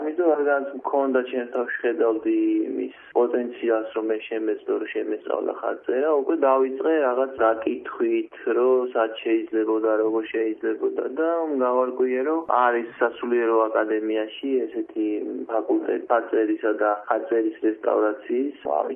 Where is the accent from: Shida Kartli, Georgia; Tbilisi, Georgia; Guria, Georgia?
Shida Kartli, Georgia; Khashuri; მე ქალაქ ხაშურში დავიბადე და სკოლას აქვე დავამთავრე, მეექვსე სკოლა.